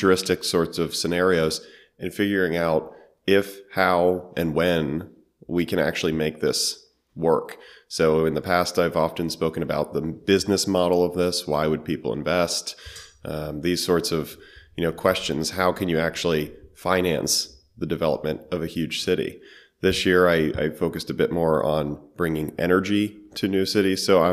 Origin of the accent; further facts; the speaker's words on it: United States; in particular my home country of the United States, has intervened in a lot of foreign countries.